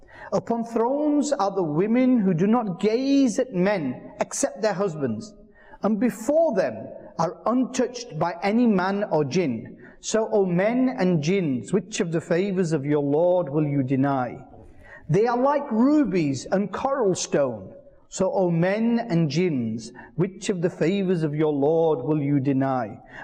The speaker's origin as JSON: {"language": "English", "town": "Bolton", "region": "North West England", "country": "United Kingdom", "tie": "born or raised there", "said": "I went to the library in my hometown, Bolton."}